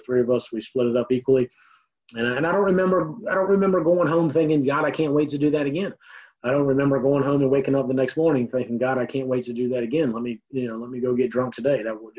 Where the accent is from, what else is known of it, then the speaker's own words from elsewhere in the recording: Virginia Beach, Virginia, United States; I'd moved to a new neighborhood out in Virginia Beach, and I grew up out in Bayside and graduated from Bayside High School.